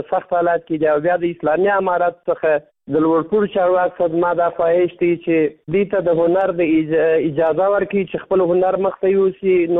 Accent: Kandahar, Afghanistan; زه د کندهار ولایت یو شوقی یا سندرغاړیم.

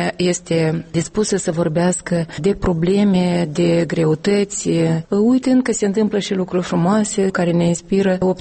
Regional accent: Soroca District, Moldova; satul meu de Baștină, parcă în Reunul Soroca, satul încet, încet, mi-e trist să zic că moare, că se stinge

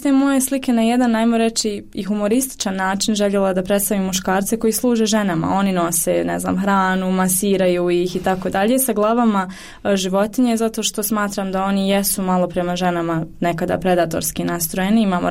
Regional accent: Sarajevo, Federation of Bosnia and Herzegovina, Bosnia & Herzegovina; jer ja sam ipak iz Sarajeva

